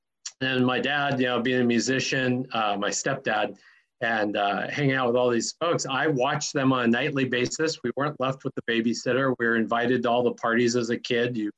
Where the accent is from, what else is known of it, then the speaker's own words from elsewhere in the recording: San Diego, California, United States; born there; I was born down in San Diego, and I was born on a sand-floored surf shack, Mission Beach.